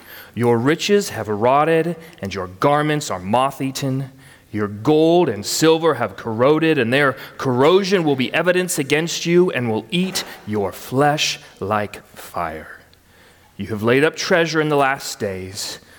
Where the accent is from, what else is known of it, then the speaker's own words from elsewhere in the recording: Louisville, Kentucky, United States; So I came from Louisville. We had a lot more tornadoes than I think you do here.